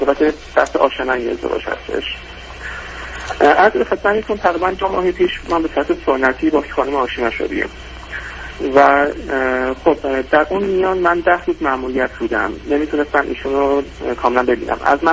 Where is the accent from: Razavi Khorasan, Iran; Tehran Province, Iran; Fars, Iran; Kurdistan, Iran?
Fars, Iran; Shiraz; چون من اهل شیراز هستم گفتم من احتمالاً برگردم به شیراز